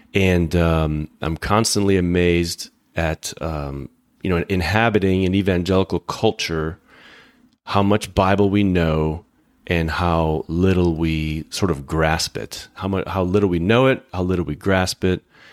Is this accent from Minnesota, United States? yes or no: no; Chicago, Illinois, United States; I grew up in the South suburbs, but I'm a Cubs fan.